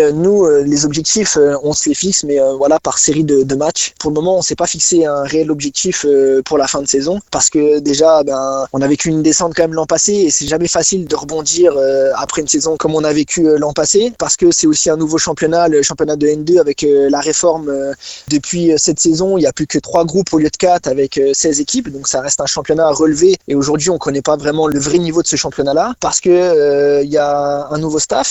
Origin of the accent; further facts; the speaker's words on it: Épinal, Grand Est, France; je suis né à Épinal, j'ai vécu une grosse partie de ma vie à Épinal, ma famille est d'Épinal, ma famille habite encore à Épinal